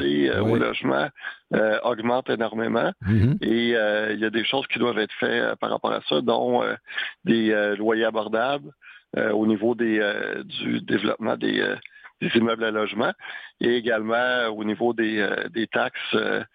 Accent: Saint-Bruno-de-Montarville, Quebec, Canada; je suis natif de Saint-Bruno. Ça fait plus de 40 ans que je demeure ici.

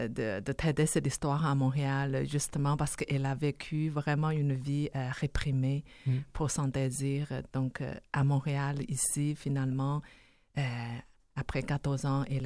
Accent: China; French is a second language; moi-même, je suis une Chinoise, d'origine chinoise

